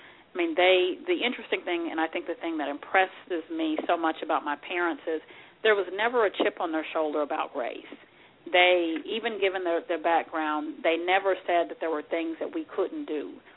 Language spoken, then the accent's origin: English; Sikeston, Missouri, United States; I grew up in Sykeston, Missouri, as I said earlier, and my parents actually were both born and raised in Philadelphia, Mississippi.